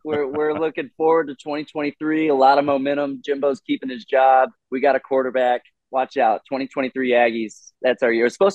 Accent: Southlake, Texas, United States; I grew up in Fort Worth, suburb of Dallas, Fort Worth called South Lake. Yeah, big football school.

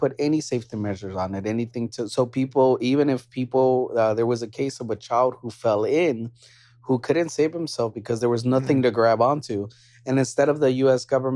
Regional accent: Texas, United States; So we really, as a Texan, I feel like we've lost faith

